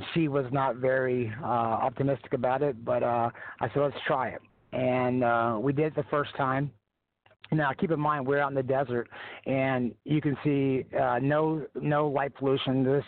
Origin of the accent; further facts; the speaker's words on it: Cashiers, North Carolina, United States; I'm from Jackson County, North Carolina. I'm from Cashers, and I was a professional mixed martial artist.